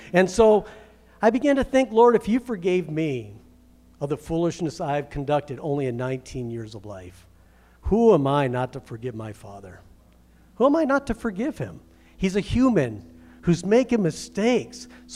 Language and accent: English; Michigan, United States; me and my dad, man, we had some very rough years growing up in Michigan.